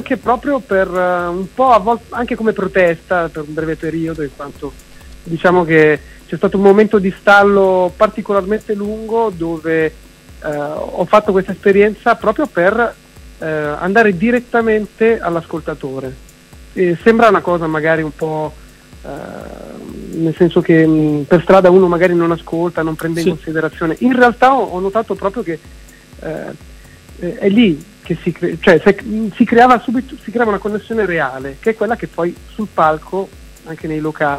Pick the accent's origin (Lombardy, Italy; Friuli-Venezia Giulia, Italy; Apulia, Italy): Lombardy, Italy; Io sono della provincia di Varese